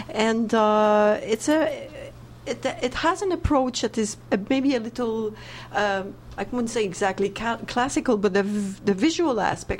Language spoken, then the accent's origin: English; Montreal, Quebec, Canada; Well, first of all, I am from Montreal.